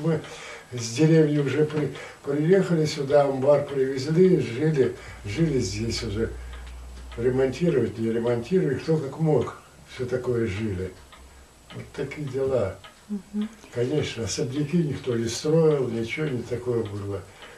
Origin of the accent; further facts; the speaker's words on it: Anzhero-Sudzhensk, Kemerovo Oblast, Russia; born there; Родились мы в Анжерке. В рабочем, как бы вроде бы, в рабочей семье.